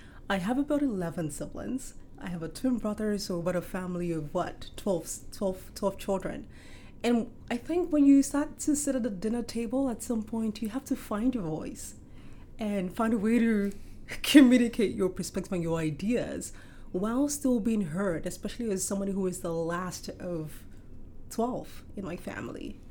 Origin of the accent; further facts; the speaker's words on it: Nigeria; moved away as an adult; now in Canada; I was born and raised in Nigeria.